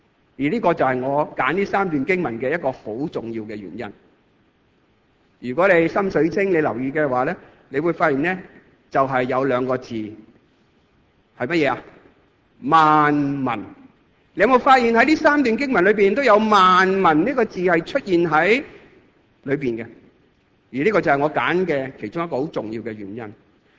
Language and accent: Cantonese; Hong Kong; 我们香港人